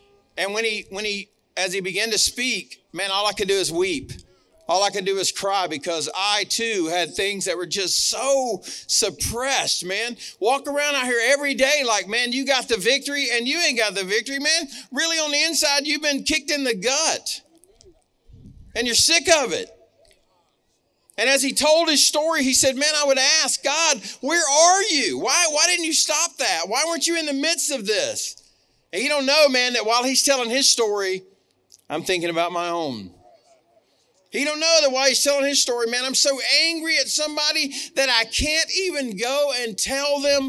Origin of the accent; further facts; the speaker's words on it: Florida, United States; also born or lived in Selma; now in Alabama, United States; I was born here in Selma, Alabama. I was raised in Florida, live on the same dirt that I've lived on since I was 7 years old right now.